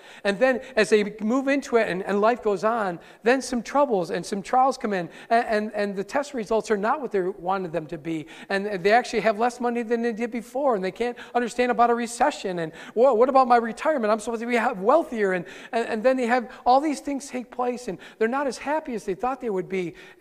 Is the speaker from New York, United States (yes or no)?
yes; Rome, New York, United States; When I was growing up in Rome, New York, I was a rule keeper.